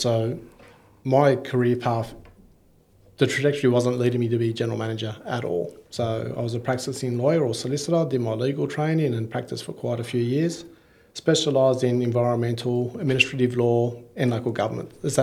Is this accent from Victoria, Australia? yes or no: no; North Sydney, New South Wales, Australia; so I was from North Sydney.